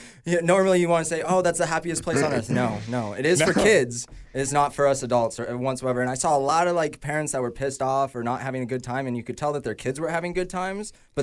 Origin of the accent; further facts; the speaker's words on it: Incline Village, Nevada, United States; We grew up in Incline. I feel really weird saying it.